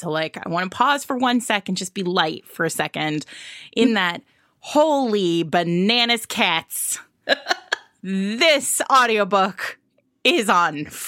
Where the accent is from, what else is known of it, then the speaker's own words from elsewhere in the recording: Rhode Island, United States; very Italian Catholic, in what we refer to as an Italian Catholicism, because like of where I grew up in Rhode Island, which is a largely Catholic